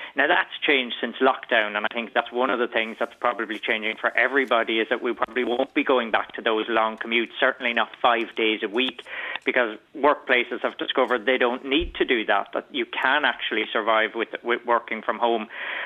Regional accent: Longford, Leinster, Ireland; I come from Longford, which is the best county in Ireland

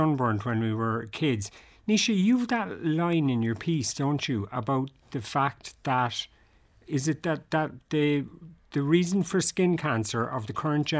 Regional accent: Ireland; we could talk about the weather all day because we're Irish

